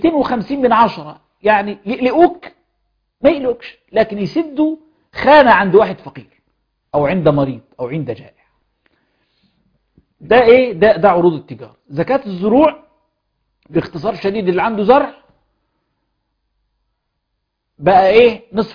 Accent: Egypt; احنا عندنا في مصر لله الحمد مصر ليست دولة فقيرة

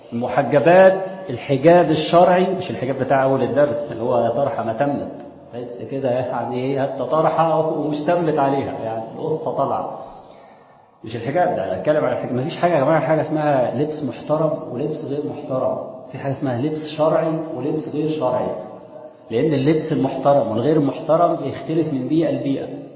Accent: Egypt; انا خلاص انا مصري

